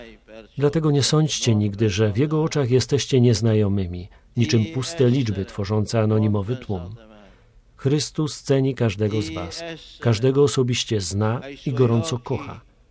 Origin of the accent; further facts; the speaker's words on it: Wadowice, Lesser Poland, Poland; also born or lived in Kraków; Pamiętam środowisko mojej parafii w Wadowicach i parafię pod wezwaniem świętego Stanisława Kostki na Dębnikach w Krakowie, gdzie otrzymałem podstawowe przygotowanie do życia chrześcijańskiego.